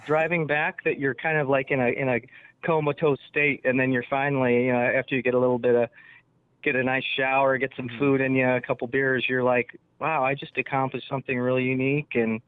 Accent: California, United States; Well, I grew up in California and actually started on the roadside.

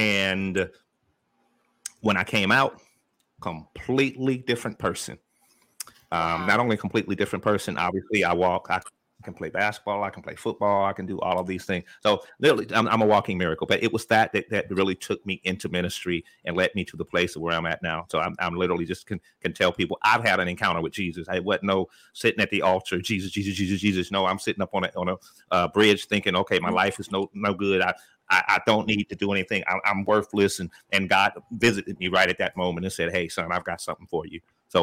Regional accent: Canton, Ohio, United States; now in Concord, United States; I was actually born and raised in Canton, Ohio, but I'm currently in Charlotte, North Carolina, actually outside of Charlotte, which is Concord, North Carolina.

